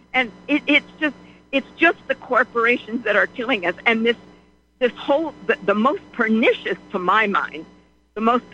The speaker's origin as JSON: {"language": "English", "country": "Palestine", "moved": "yes", "said": "But a lot of them, I know because I'm from Palestine, when we fled before it got really bad."}